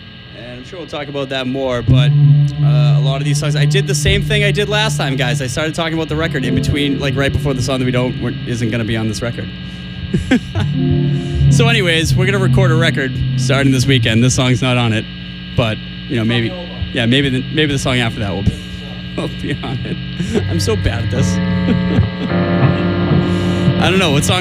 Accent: Lowell, Massachusetts, United States; We're from Lowell, Mass, where we say we are. Ryan, Jay, and I kind of all grew up in that area.

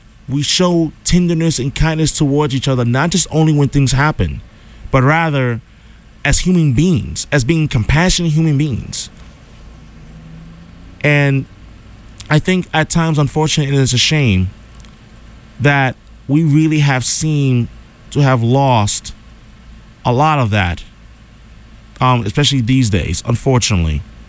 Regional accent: New York, United States; even as a young boy growing up in New York

